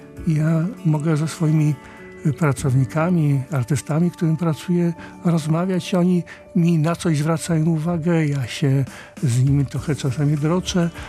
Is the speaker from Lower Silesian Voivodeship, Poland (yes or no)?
yes; Dzierżoniów, Lower Silesian Voivodeship, Poland; now in Gdańsk, Poland; Razem z żoną kończyliśmy szkołę średnią w Strzelinie. Ja pochodzę z Dolnego Śląska, z Dzierżoniowa, żona z Ilcza. W Strzelinie kończyliśmy szkołę, ona liceum medyczne, ja technikum samochodowe.